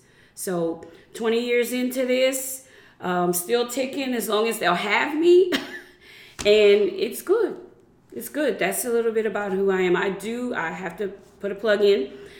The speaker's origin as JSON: {"language": "English", "region": "Louisiana", "country": "United States", "lives_now": "Lafayette, United States", "said": "I love being a resident of Lafayette, but I'm originally from Vermilion Parish"}